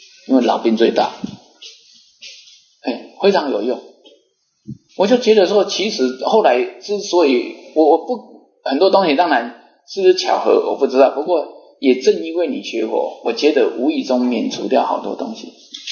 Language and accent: Chinese; Taiwan; 我们台湾话叫临界价啊